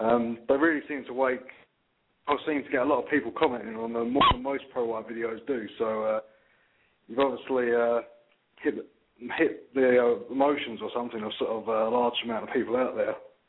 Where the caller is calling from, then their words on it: England, United Kingdom; calling in from England.